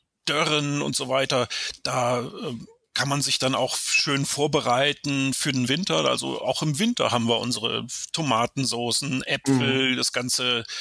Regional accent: Lake Constance, Germany; Ich bin Journalist, komme ursprünglich vom Bodensee.

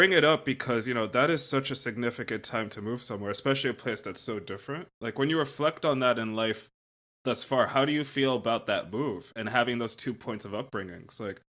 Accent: United States; also born or lived in United Kingdom; So my background is I'm American, but I grew up a bit in the UK.

